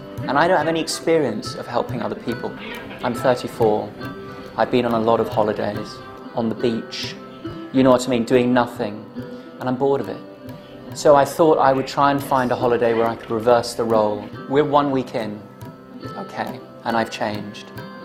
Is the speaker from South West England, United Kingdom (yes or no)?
no; London, United Kingdom; I'm from London in the United Kingdom.